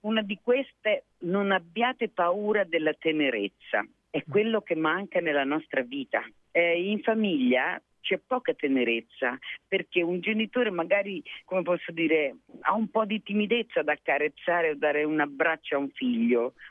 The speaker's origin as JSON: {"language": "Italian", "region": "Emilia-Romagna", "country": "Italy", "said": "sono emiliana"}